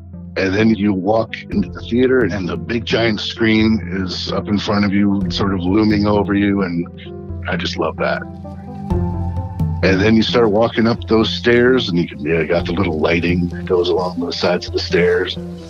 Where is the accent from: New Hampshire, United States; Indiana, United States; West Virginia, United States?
New Hampshire, United States; Hooksett; I'm from Hooksett, New Hampshire.